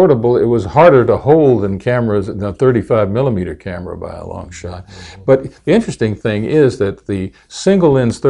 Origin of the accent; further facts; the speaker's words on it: Nashville, Tennessee, United States; born there; now in Tulsa, United States; No, I was born in Nashville, Tennessee.